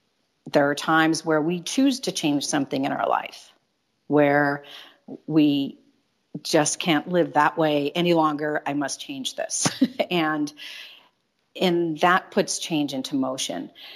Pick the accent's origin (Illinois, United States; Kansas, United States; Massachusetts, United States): Illinois, United States; Chicago; Which created an opportunity for me to move to back home to Chicago, which is my hometown, and kind of get back to my roots